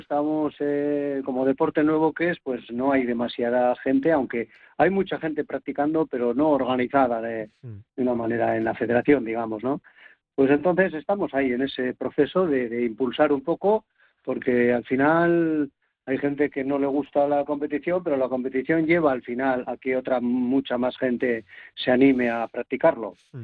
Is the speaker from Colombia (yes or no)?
no; Santurce, Basque Country, Spain; now in Barakaldo, Spain; yo soy de Santurce y ahora vivo en Baracaldo